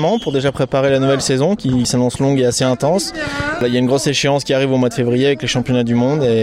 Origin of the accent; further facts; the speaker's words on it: Avignon, Provence-Alpes-Côte d'Azur, France; Bien sûr, j'ai grandi moi à Avignon